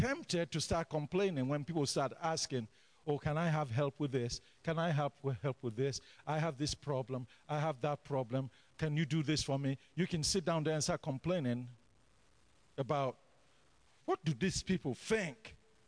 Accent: Nigeria; now in Canada; even though I am more Canadian now than Nigerian, where I came from is Nigeria.

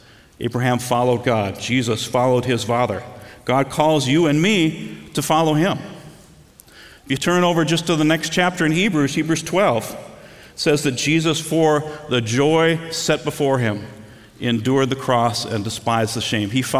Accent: Twin Cities, Minnesota, United States; I grew up in the Twin Cities.

